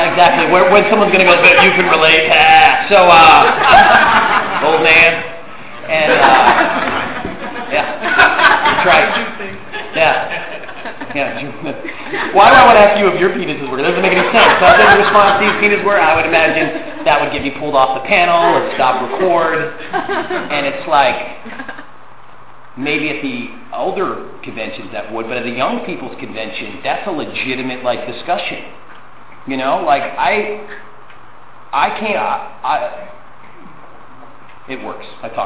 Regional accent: Boston, Massachusetts, United States; you know, I'm from Boston. I got sober at 16.

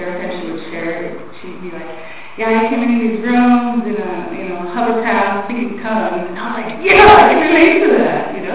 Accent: White Mountain, Arizona, United States; now in Long Beach, United States; I'm actually from White Mountain, Arizona, but I live in Long Beach.

